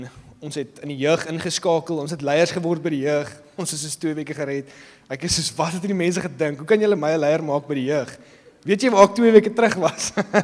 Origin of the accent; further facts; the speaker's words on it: Gauteng, South Africa; En so ek het groot geword in Gauteng en op die ouderdom van 9 is my pa oorlede.